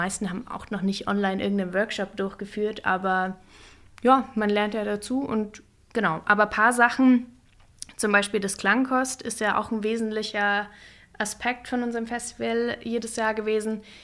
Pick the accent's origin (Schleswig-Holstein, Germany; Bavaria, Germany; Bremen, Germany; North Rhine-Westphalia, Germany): Bavaria, Germany; Kaufbeuren; Aus dem Allgäu, aus Kaufbeuren.